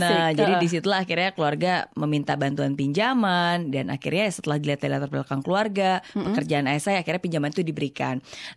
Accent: Indonesia; Jadi kan aku besar tinggal di Indonesia.

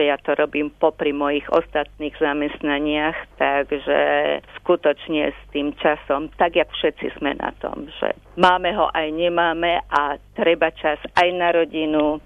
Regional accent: Piešťany, Trnava Region, Slovakia; No a tak som sa okamžite do nej zamilovala, keďže ja som z Piešťan.

